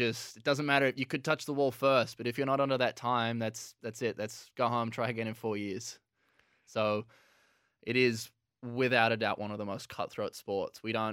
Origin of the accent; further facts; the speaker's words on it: Melbourne, Victoria, Australia; I think, you know, born and bred in Melbourne, you have to love your footy.